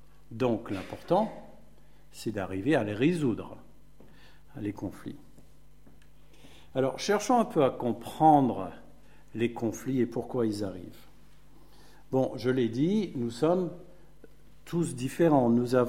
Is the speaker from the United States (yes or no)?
yes; United States; Jeannette est anglaise et moi, je suis américain.